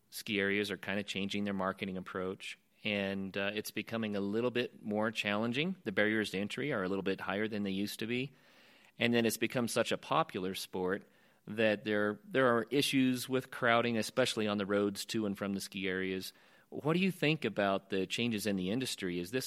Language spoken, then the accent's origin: English; Oklahoma, United States; But I grew up in Oklahoma, and I was used to seeing rivers like the Arkansas as it goes through Oklahoma